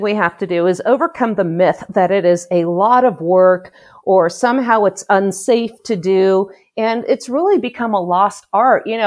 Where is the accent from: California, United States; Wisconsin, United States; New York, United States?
California, United States; Well, I grew up in California, and I developed the preparedness lifestyle there once I became a mom